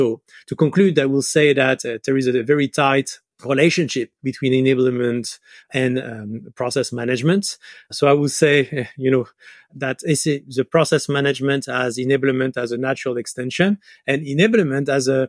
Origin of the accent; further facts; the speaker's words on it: France; accent: French; English is a second language; now in Montreal, Canada; I'm based in Montreal, Canada. As you can hear from my accent, I come from France.